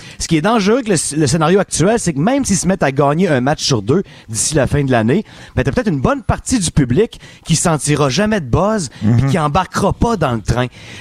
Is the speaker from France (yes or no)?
no; Quebec City, Quebec, Canada; Je viens de Québec, j'y suis depuis que j'ai 5 ans.